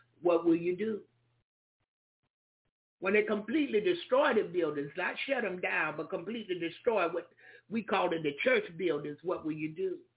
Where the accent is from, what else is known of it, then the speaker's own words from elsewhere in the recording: Jacksonville, Florida, United States; I'm from the country. I'm from Jacksonville, Florida. I'm from the South.